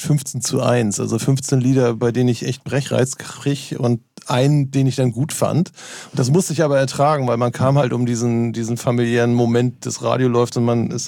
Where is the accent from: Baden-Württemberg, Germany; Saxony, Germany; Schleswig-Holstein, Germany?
Schleswig-Holstein, Germany; Norderstedt; Nee, ich komme aus Norderstedt, das ist genau daneben.